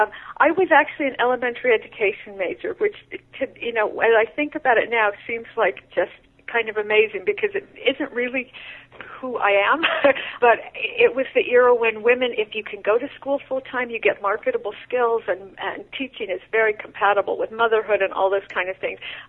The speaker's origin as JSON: {"language": "English", "region": "New York", "country": "United States", "tie": "born or raised there", "said": "when I grew up in New York, I was very academic."}